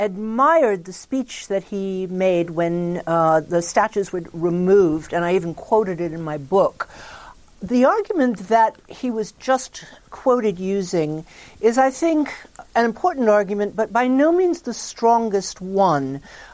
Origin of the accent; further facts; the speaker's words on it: Atlanta, Georgia, United States; born there; I was born in Atlanta, Georgia, shortly after the Supreme Court decided Brown versus Board of Ed.